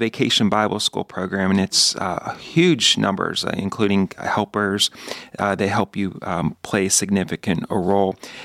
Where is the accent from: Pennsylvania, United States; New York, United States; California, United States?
Pennsylvania, United States; Pittsburgh; I grew up in Carrick, Overbrook, so you know me quite well.